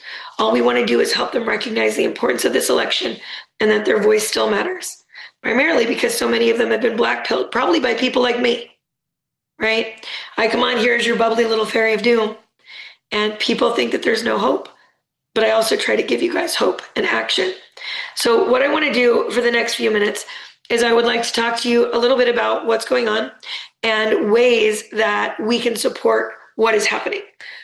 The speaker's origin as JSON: {"language": "English", "region": "West Coast", "country": "United States", "said": "I'm from the West Coast, so it would have sounded strange to me a decade ago."}